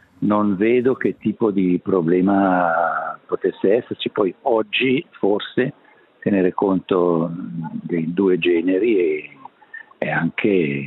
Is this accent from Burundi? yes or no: no; Eastern Switzerland, Switzerland; Il fatto che vengo dalla Svizzera orientale non ha una importanza.